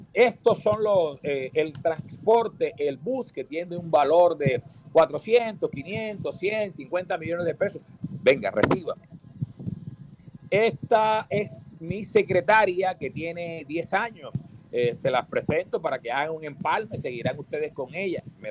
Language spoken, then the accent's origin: Spanish; Cartagena, Bolívar, Colombia; Porque al distrito de Cartagena, que somos los cartageneros